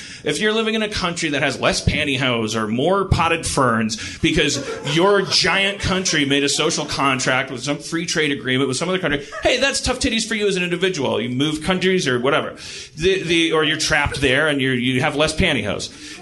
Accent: United States; I'm an American.

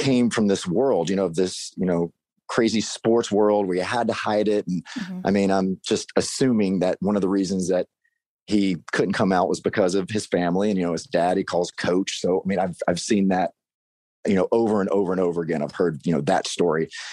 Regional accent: Mississippi, United States; I'm from Mississippi. So I was like, well, crap, like what's my family going to think? How is my little small town going to treat my family when I come out?

